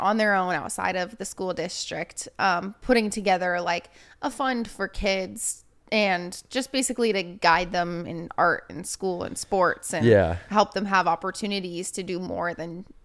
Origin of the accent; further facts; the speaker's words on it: Oregon, United States; also born or lived in Reno, Nevada; Well, I grew up in Oregon. I grew up kind of all over. I lived in Dayton. I lived in Newburgh. I kind of, for me, feel like I grew up in Reno.